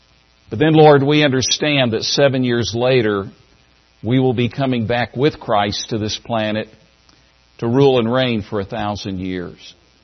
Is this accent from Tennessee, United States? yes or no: yes; Tennessee, United States; But I grew up in East Tennessee. And we had somewhat of an isolation historically there.